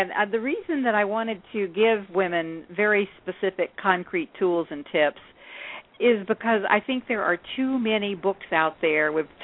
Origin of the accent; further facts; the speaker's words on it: the South, United States; Well, yes, and I was just smiling because I grew up in the South also